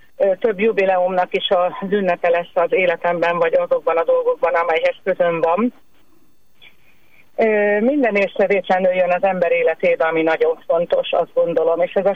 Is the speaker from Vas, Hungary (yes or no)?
no; Szeged, Csongrád-Csanád, Hungary; nevezett ki, és hozott vissza saját szülővárosomba tanszékvezető professzornak